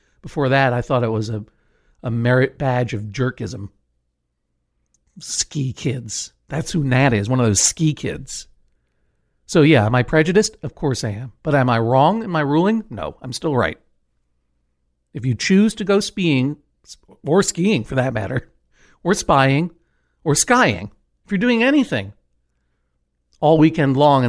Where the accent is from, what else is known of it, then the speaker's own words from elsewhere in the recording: New England, United States; You know, growing up in New England, some of my classmates would spend their February breaks up in the mountains